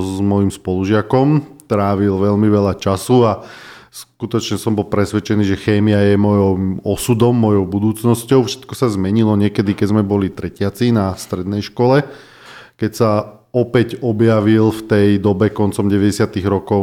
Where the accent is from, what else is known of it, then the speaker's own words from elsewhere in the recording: Trnava, Trnava Region, Slovakia; also born or lived in Ilava; Narodil som sa v malom meste na strednom Slovensku, ktoré sa volá Ilava. Je známe z úplne iného dôvodu, ale ten nechajme tak, so mnou nemá nič spoločné. Od troch rokov sme žili v Trnave